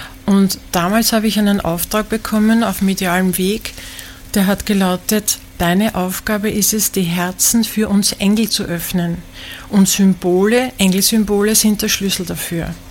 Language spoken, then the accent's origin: German; Austria; in meiner Kindheit gab es in Österreich nur zwei Fernsehprogramme, ORF 1 und ORF 2.